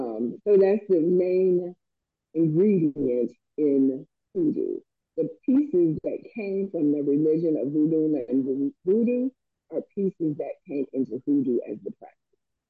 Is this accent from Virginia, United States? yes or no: no; Alabama, United States; yeah, you would think, but I'm from the South. I'm from the South. I'm from Alabama. I'm not from New Orleans